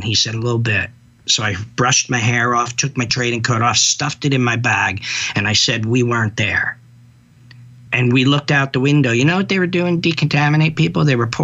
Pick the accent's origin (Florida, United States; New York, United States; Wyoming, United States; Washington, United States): New York, United States; I mean, I'm a New Yorker, right?